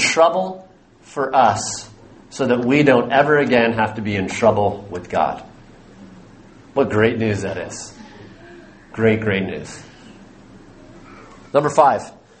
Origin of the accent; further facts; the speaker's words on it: Oregon, United States; And where I grew up in Oregon, it rained like 366 days out of the year.